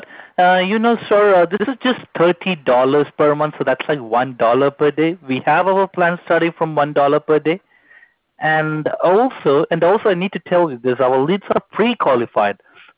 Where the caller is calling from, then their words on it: Los Angeles, California, United States; I'm calling you from Los Angeles.